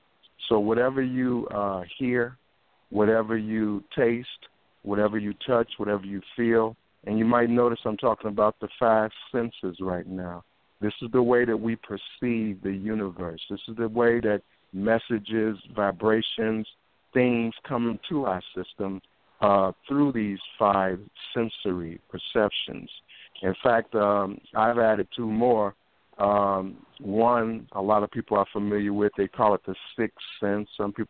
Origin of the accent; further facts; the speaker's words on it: Chicago, Illinois, United States; And growing up in Chicago has been an extraordinary adventure.